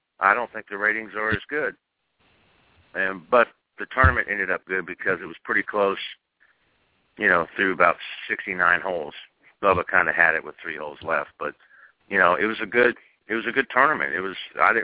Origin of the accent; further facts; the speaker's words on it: Dardanelle, Arkansas, United States; But the only people that told me never to change my swing are the people that I grew up around in Dardanelle, Arkansas.